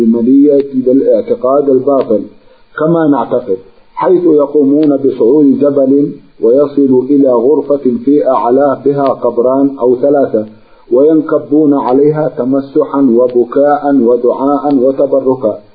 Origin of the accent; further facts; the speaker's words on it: Hadramawt, Yemen; شهر شعبان في بلدتنا حضرموت